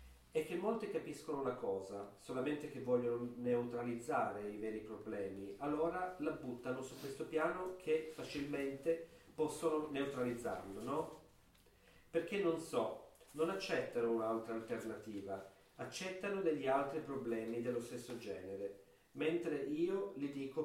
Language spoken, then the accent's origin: Italian; Greece; Io penso che questo qua si collega al fatto che sono greco